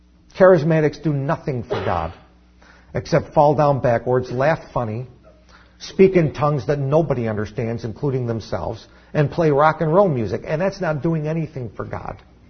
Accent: United States; I'm Italian-American, you know, my grandparents came from Italy. I grew up in America. I'm Italian/American.

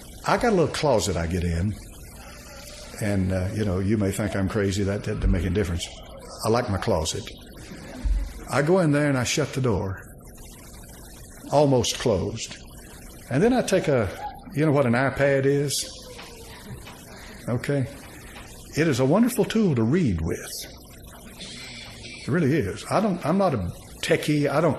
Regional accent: Bible Belt, United States; born there; I was born on the Bible Belt, and that's what I am.

